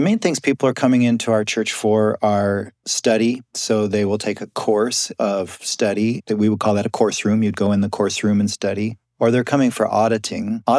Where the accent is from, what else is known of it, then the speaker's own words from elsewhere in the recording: Iowa, United States; So I grew up in Iowa, and for some reason, there's a lot of bluegrass music in the middle of this country.